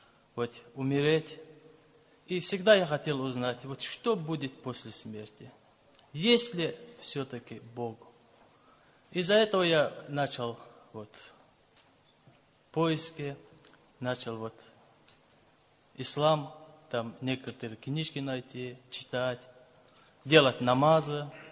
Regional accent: Azerbaijan; Я из Азербайджана, живу в Кусарском районе Лезгин по национальности и живу на границе с Дагестаном. Это поселок Самур называется.

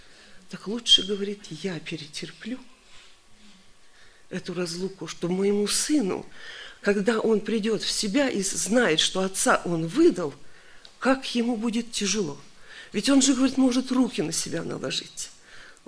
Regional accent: Siberia, Russia; я сама из Сибири

